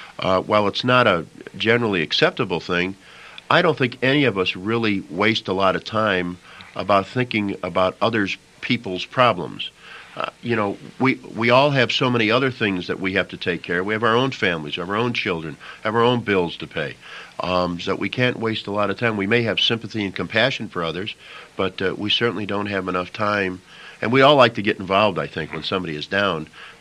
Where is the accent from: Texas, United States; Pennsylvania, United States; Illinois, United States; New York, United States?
Illinois, United States; But my idol, as you know, growing up near the Chicago area, was Bob Rush with the Chicago Cubs.